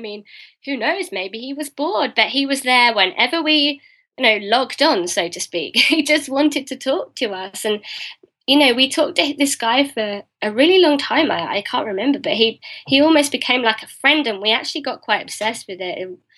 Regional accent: England, United Kingdom; And also, he was talking about me eating candy and being British. She wouldn't have spelled out the word candy any more than I would. We would say sweets. In England, we eat sweets.

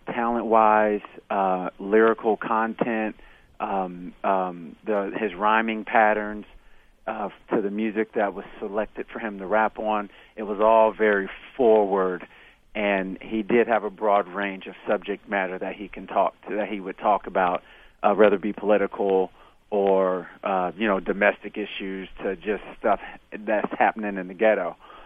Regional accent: Kansas City, Missouri, United States; But being that I grew up in Kansas City, Missouri, and the West Coast was so much of an influence, I picked

